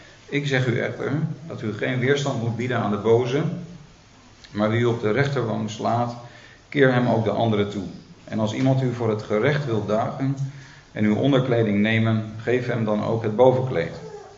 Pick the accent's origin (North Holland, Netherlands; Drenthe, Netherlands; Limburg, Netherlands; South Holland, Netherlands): North Holland, Netherlands; Ik kom uit de buurt van Haarlem oorspronkelijk.